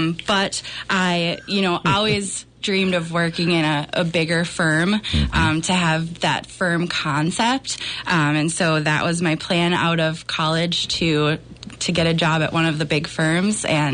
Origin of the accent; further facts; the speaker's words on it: Litchfield, Minnesota, United States; Yep, born and raised in Litchfield. Went to St. Cloud State after